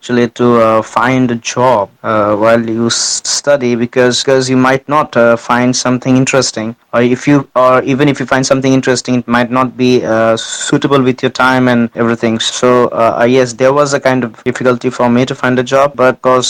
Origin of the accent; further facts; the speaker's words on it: India; now in Netherlands; I come from India. I'm studying a master's in international business and management in Holland.